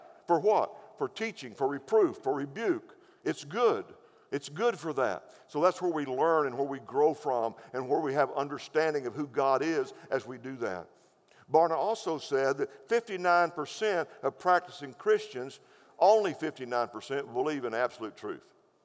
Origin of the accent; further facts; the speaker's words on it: Seminole, Texas, United States; Now, again, I'm from Seminole, West Texas, 28 miles from Hobbs, New Mexico. You can cut me some slack because I'm from out there.